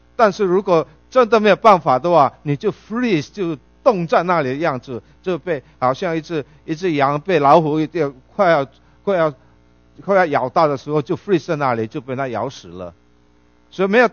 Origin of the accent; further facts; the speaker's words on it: Philippines; accent: Philippine Chinese Hokkien-accented Mandarin; 我的国语没有，不是北京国语，你听到我的腔调你就知道。最怕的就是这种菲律宾华侨用闽南语讲国语